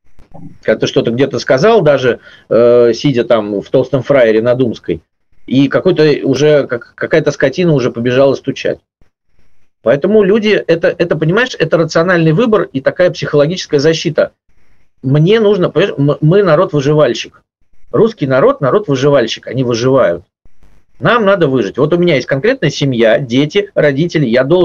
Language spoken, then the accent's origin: Russian; Saint Petersburg, Russia; moved away; несмотря на то, что мы уехали, все равно, мы все равно петербуржцы, и мы все равно, как бы, наверное, рассчитываем когда-то вернуться в свой прекрасный город